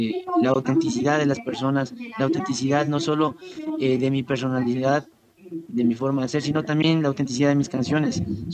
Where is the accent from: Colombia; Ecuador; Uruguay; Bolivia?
Ecuador; los ecuatorianos somos tanto las cosas buenas como las cosas malas.